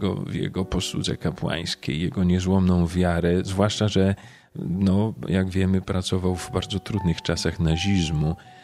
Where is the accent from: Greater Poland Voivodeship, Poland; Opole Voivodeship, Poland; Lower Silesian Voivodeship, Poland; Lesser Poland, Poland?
Lower Silesian Voivodeship, Poland; Oława; ja pochodzę z Oławy. Tutaj się wychowywałem